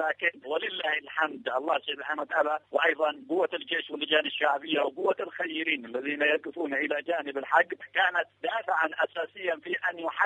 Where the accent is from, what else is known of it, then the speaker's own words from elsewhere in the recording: Yemen; أما نحن كيمنيين